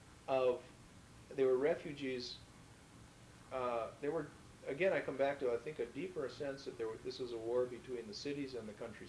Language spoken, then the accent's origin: English; United States; Being an American, I knew that they were naive in a sense of how good we were